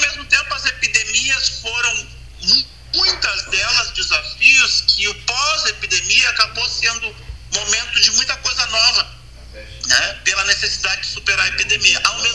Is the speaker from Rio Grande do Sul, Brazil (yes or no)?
yes; Porto Alegre, Rio Grande do Sul, Brazil; porque eu sou de Porto Alegre